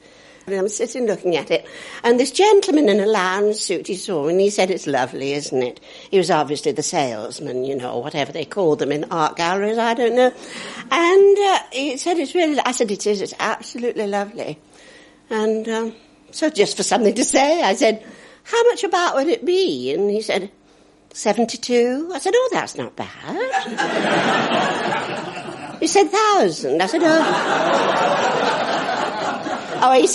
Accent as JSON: {"language": "English", "town": "Oldham", "region": "North West England", "country": "United Kingdom", "tie": "born or raised there", "also_born_or_lived": "Parbold", "moved": "as an adult", "said": "I was born in Parbold, that's near Wigan, and I was brought up when I was a little girl, from I was age two, went to Oldham, stayed there until 20, I was."}